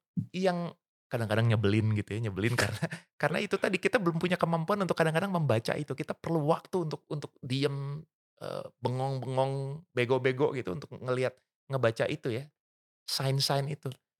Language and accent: Indonesian; Indonesia; born there; gue bersyukur banget dilahirkan di Indonesia ini ya.